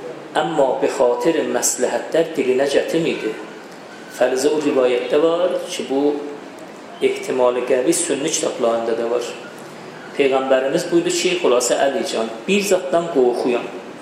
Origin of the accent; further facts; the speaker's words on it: Tabriz, East Azerbaijan, Iran; dedi, sən haralısan, dedim Təbrizliyəm.